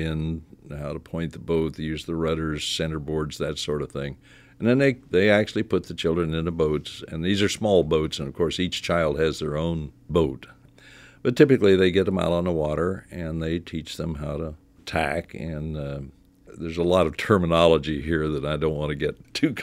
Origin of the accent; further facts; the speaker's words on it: Indiana, United States; Well, I reflect back, I guess, on growing up in Indiana, where we were 50 miles from water deep enough to get your knees wet.